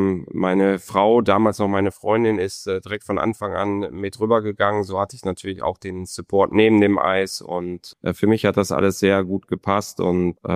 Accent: Moers, North Rhine-Westphalia, Germany; Wir kommen aus Moers. In Moers gab es damals keine Bambini-Mannschaft und so bin ich dann direkt nach Krefeld

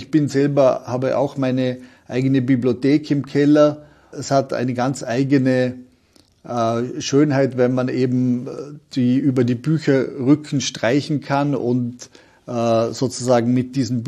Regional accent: Vorarlberg, Austria; oder bei uns in Vorarlberg war es das der Provikar Karl Lampert

